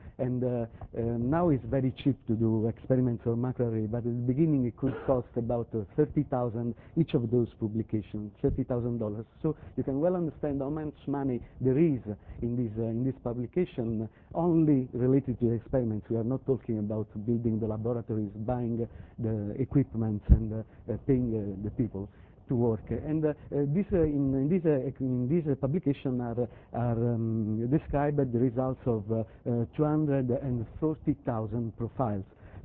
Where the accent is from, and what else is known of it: Naples, Campania, Italy; English is a second language